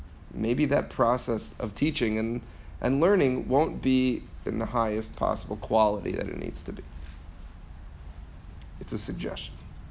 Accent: New Jersey, United States; now in Israel; I grew up in New Jersey and parents were extremely Zionistic, but not to the point where there was any talk about moving here.

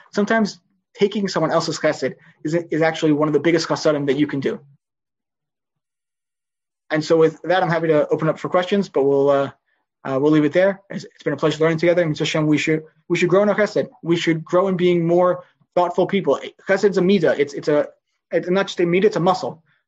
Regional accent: Livingston, New Jersey, United States; I grew up in Livingston, New Jersey, and Livingston, New Jersey was privileged to have an incredible, incredible rabbi

